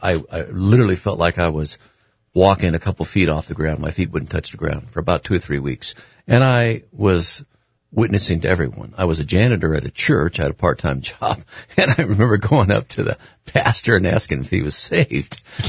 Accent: California, United States; I moved back just to California, my home state.

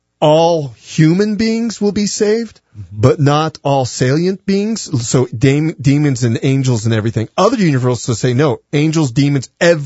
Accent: California, United States; born there; I mean, even though I was born in California, I love New Mexico

